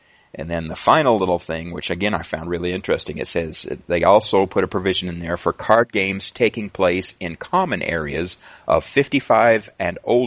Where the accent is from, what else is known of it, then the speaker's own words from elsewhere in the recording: Salt Lake City, Utah, United States; my hometown, Salt Lake, one of them